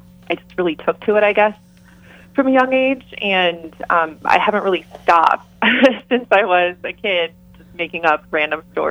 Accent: United States; So I'm Filipino-American. My mom was an immigrant from the Philippines

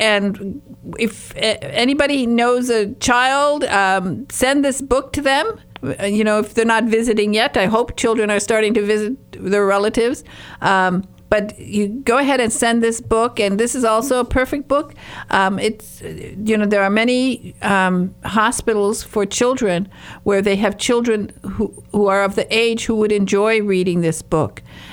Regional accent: Calumet, Michigan, United States; I was from the Upper Peninsula of Michigan. I don't know. It's funny. Actually, we did have a theater. We had a theater in Calumet, Michigan.

